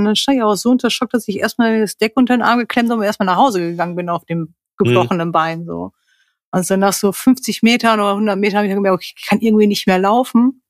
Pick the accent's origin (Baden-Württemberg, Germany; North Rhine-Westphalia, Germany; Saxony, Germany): North Rhine-Westphalia, Germany; Lüdenscheid; born there; Ja, ich komme aus der Ecke. Gebürtig komme ich aus der Ecke, Neolüdenscheid.